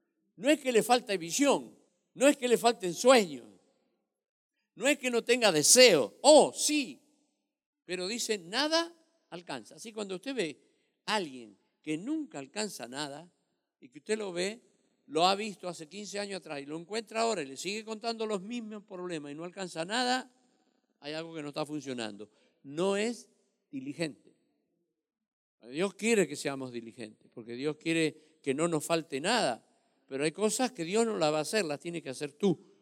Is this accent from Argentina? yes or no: yes; Argentina; a veces se nos sube mucho los humos a la cabeza y más si somos argentinos.